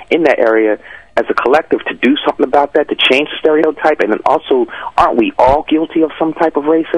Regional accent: Philadelphia, Pennsylvania, United States; when I was a kid growing up in Germantown, I used to walk down the street, maybe up Shelton Avenue, which is a shopping district, and it was a mixed neighborhood.

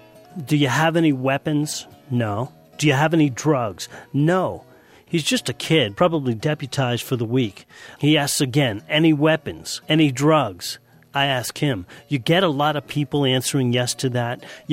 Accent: Montana, United States; I'm from Montana, camping in the mountains.

